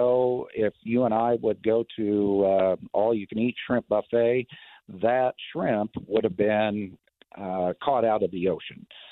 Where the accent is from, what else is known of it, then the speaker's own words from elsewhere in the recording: Kansas, United States; I'm originally from Kansas, so I didn't even know what a brine shrimp was.